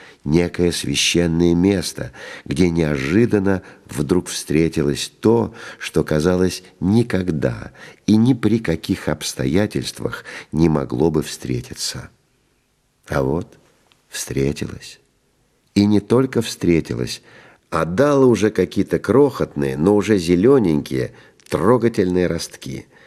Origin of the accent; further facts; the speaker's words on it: Kyiv, Ukraine; я из Киева